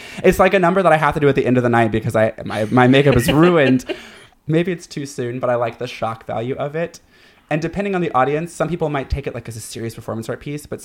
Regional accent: Kentucky, United States; I mean, growing up in Kentucky, I don't think my parents were ever actually homophobic

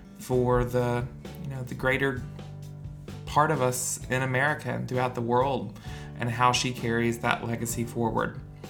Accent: Knoxville, Tennessee, United States; now in Brooklyn, United States; I grew up in East Tennessee. I live in Brooklyn now as a writer, but I'm really proud to call Knoxville home.

